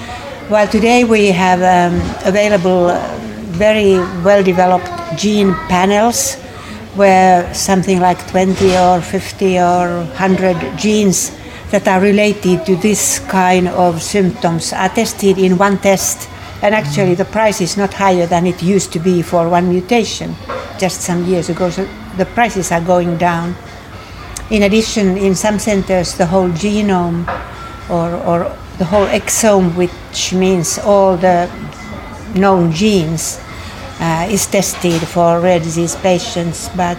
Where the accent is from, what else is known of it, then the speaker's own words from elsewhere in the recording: Helsinki, Uusimaa, Finland; English is a second language; I come from Helsinki, Finland, where I have been working all my life as a clinical geneticist.